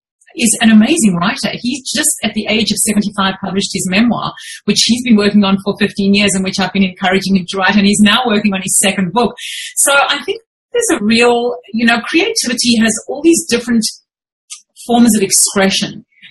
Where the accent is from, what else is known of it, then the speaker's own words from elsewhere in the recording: South Africa; moved away as an adult; now in Australia; really only fell back into my writing when I immigrated from South Africa to Australia, and I didn't want to requalify and become a lawyer.